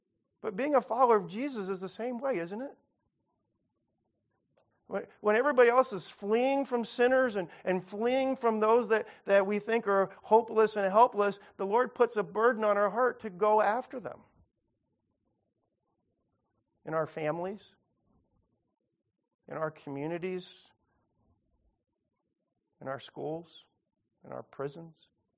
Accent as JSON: {"language": "English", "town": "Los Angeles", "region": "California", "country": "United States", "tie": "born or raised there", "said": "but growing up in Los Angeles, this was actually in place."}